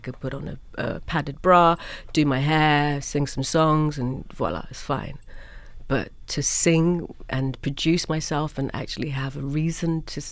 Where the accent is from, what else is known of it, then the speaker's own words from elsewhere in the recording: London, United Kingdom; I am a proud Londoner, though, but my city's changed a lot.